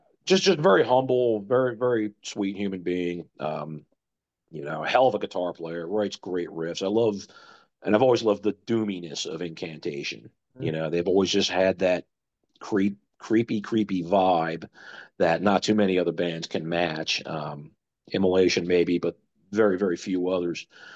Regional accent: Philadelphia, Pennsylvania, United States; I'm from the Philly area originally.

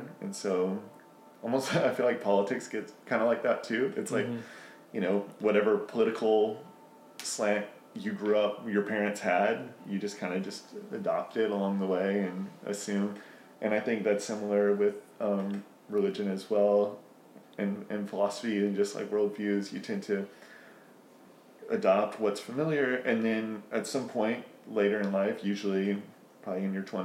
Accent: Texas, United States; now in Charleston, United States; whether it's somebody from where we grew up in Texas or where we are now in Charleston, there's a lot of, it's a very, I don't know, Bible Belt-y region.

